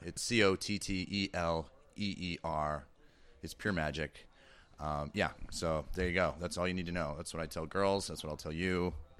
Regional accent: Chicago, Illinois, United States; I'm also from Chicago

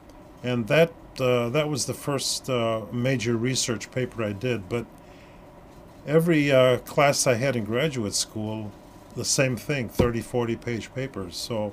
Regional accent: Chicago, Illinois, United States; I'm from Chicago.

